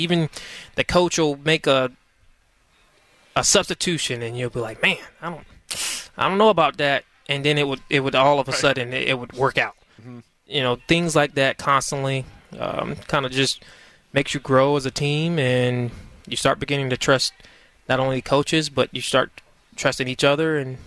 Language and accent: English; the South, United States; also born or lived in Boston area; I'm not from the Northeast. I'm from the South. So it's just cultural differences.